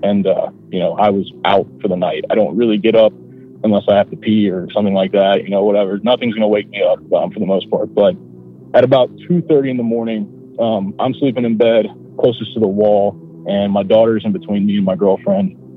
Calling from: Ohio, United States; from Ohio. I live pretty close to Dayton, Ohio.

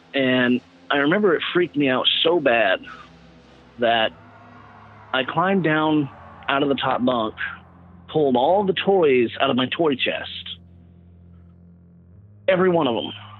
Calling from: Georgia-Florida border, United States; I'm calling from right on the Georgia-Florida border, but this happened back in Nevada.

